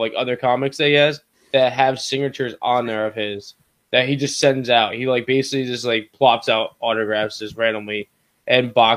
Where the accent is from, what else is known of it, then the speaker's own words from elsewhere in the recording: Hyde Park, United States; is supposedly coming to my hometown Hyde Park, to our comic book store down the street from me.